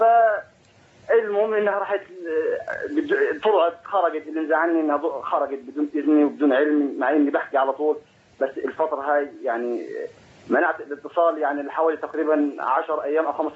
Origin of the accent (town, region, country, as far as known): Egypt; now in Jordan